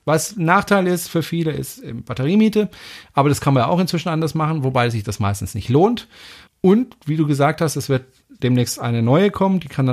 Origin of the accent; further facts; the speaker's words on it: France; German is a second language; moved away; Ich kenne dieses Schimpfwort nicht und ich bin Franzose